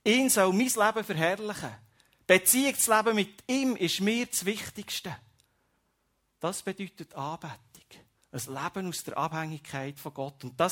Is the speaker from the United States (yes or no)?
no; Switzerland; Oder bleiben wir wirklich manchmal bei unserem Geldsäckel stehen oder bei dem, was wir könnten tun als Schweizer